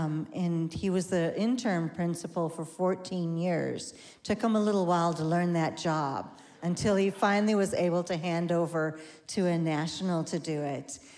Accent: Portage, Wisconsin, United States; I grew up in Portage, Wisconsin, and people say, how does Portage meet Africa?

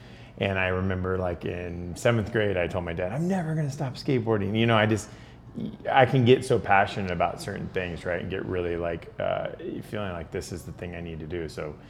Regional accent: Corpus Christi, Texas, United States; also born or lived in College Station; Yeah, so I grew up in Corpus Christi. I went to college at Texas A&M, so I was living in College Station when I think I came to visit here.

